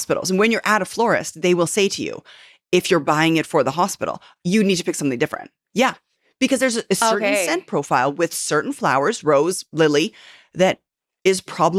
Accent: Canada; but I am Canadian.

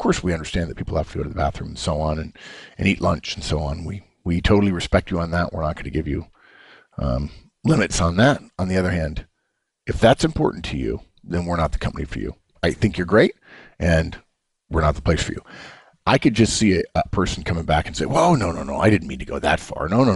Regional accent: United States; because she's British and I'm American

